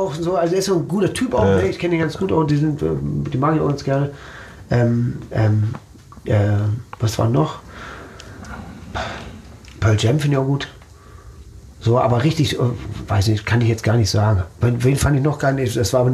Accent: Herne, North Rhine-Westphalia, Germany; also born or lived in Dortmund; Ich bin in Dortmund nur geboren. Ich bin in Pott groß geworden. In Herne. Ja, okay. In Wanne-Eickel und in Herne aufgewachsen, zur Schule gegangen.

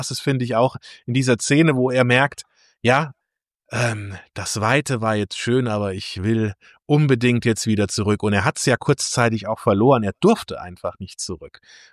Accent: Saarland, Germany; Ich komme ja aus dem Saarland

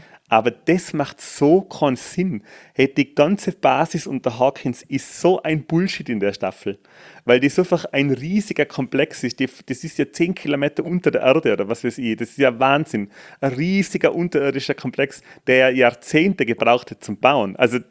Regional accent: Tyrol, Austria; ich bin ja aus dem Außerfern

